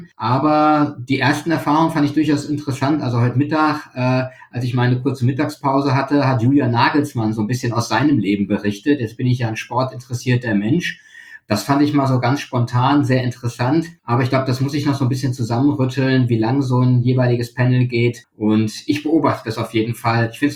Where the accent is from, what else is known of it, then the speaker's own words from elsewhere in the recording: Frankfurt, Hesse, Germany; Ich bin Frankfurter, das darf man auch haben.